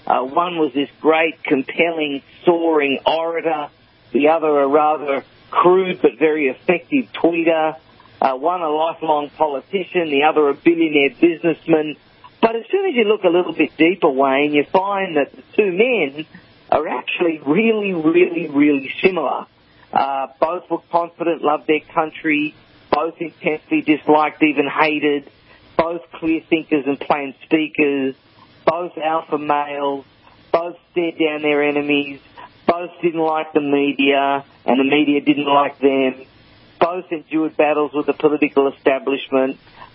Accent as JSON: {"language": "English", "country": "Australia", "moved": "as an adult", "lives_now": "United States", "said": "I'm Australian originally, a legal immigrant to the United States of America. I came to the greatest country in the world and now call myself an American, but well spotted. I am an Australian, and unfortunately the assimilation has not yet extended to the accent."}